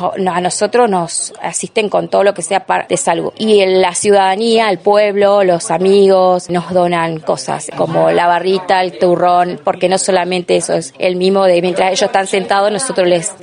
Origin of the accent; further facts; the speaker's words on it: Trevelin, Chubut, Argentina; Yo soy de Trevelin